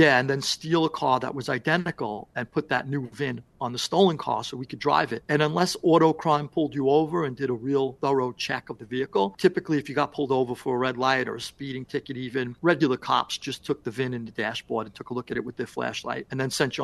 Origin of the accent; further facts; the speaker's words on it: Queens, New York, United States; I grew up in Queens, New York, and I came from a very Italian-American family.